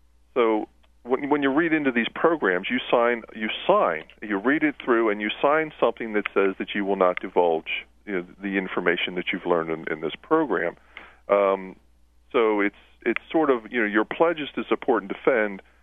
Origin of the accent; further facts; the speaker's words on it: Maryland, United States; Maryland at the time, which is my home state